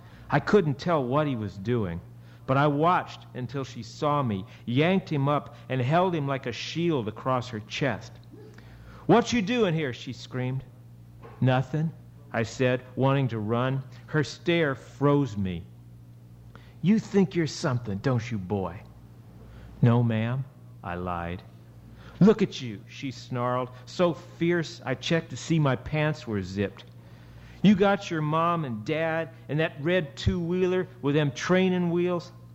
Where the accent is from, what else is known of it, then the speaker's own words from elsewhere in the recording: Houston, Texas, United States; I grew up in Houston, and I don't think Houston's probably that much different from St. Louis.